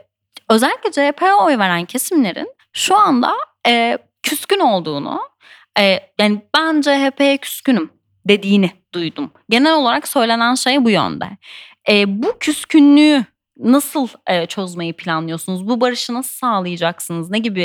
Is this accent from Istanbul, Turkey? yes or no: yes; Ataşehir, Istanbul, Turkey; ben de bir Ataşehirliyim